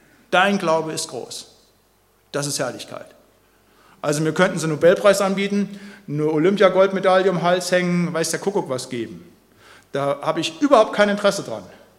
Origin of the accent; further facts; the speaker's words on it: North Rhine-Westphalia, Germany; Da, wo ich herkomme, Siegerland, hatten sie auch noch